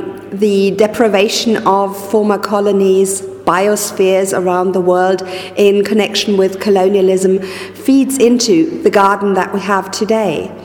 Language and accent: English; Germany; now in Netherlands; I'm originally from Germany, but I currently work in the Netherlands at the University of Groningen